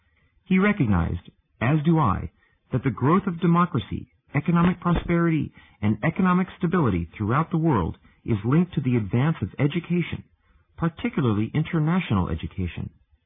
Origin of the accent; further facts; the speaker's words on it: United States; I'm an American, so I'm compelled to look for practical applications.